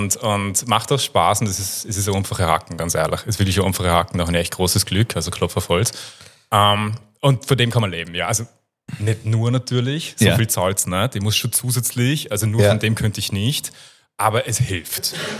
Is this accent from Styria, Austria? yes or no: no; Tyrol, Austria; accent: Tyrolean; In Tirol.